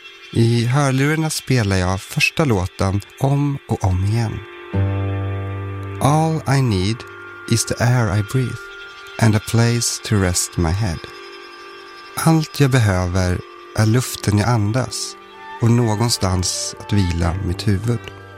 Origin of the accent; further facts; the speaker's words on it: Strömsund, Jämtland County, Sweden; also born or lived in Eskilstuna; Son till min norrländska pappa och grekiska mamma föddes jag i Eskilstuna och växte sedan upp i Strömsund i Jämtland. Som ett Jehovas vittne.